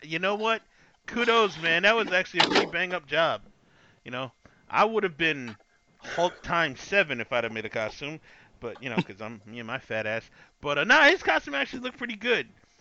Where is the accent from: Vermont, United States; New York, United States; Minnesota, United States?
New York, United States; I'm lazy because I'm from New York.